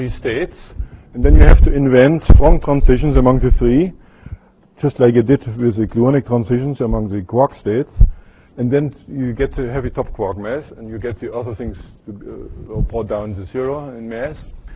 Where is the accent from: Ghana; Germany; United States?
Germany; Munich, Bavaria; Since I come from Munich, and I should make some advertisement for the German cars.